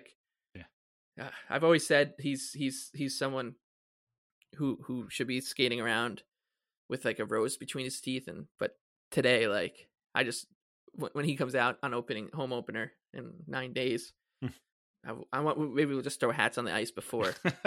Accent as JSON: {"language": "English", "region": "New York", "country": "United States", "said": "You know, I'm from the South Shore, so I'll say South Shore, Long Island, but anywhere on Long Island, like, you can just see it."}